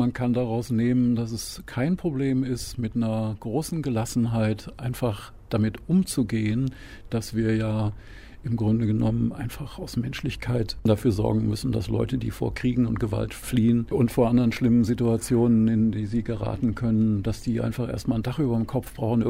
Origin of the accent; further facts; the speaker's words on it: Cologne, North Rhine-Westphalia, Germany; meine Eltern sind im Zweiten Weltkrieg vertrieben worden aus Ostdeutschland und geflohen. Und haben sich dann in Köln kennengelernt und wir sind in Köln groß geworden.